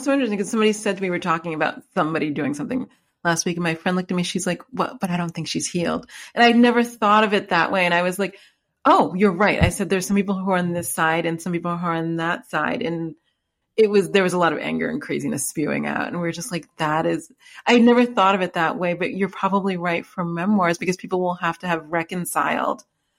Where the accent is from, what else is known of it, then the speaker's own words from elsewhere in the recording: New York, United States; now in Los Angeles, United States; I'm from New York, so yeah.